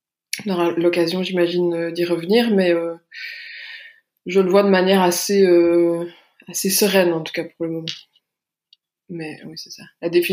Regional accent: Belgium; j'ai 33 ans, j'habite en Belgique, je suis belge.

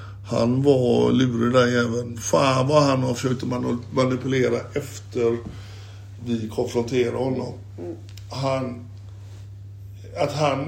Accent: Gothenburg, Västra Götaland County, Sweden; born there; jag är ju född i Göteborg och jag är ju van vid det här regnet som kommer underifrån och från sidan.

